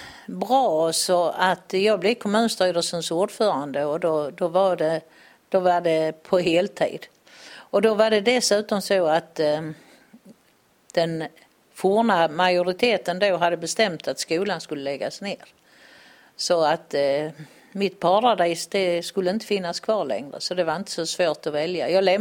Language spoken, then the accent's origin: Swedish; Ljungbyhed, Skåne, Sweden; born there; Ja, jag är född i Ljungbyhed och det är väl 2,5 mil härifrån, så jag har inte flyttat så långt.